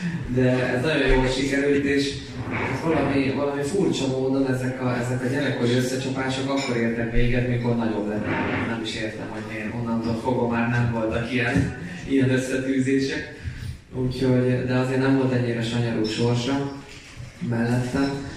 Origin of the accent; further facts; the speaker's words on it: Cegléd, Pest, Hungary; ugye Cegléden nőttünk fel, ott is kezdtük a birkózást